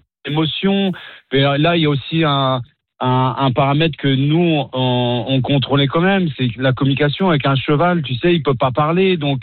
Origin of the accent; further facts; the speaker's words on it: Normandy, France; Je suis normand. J'ai baigné dans le monde des chevaux dès mon petit jeune âge.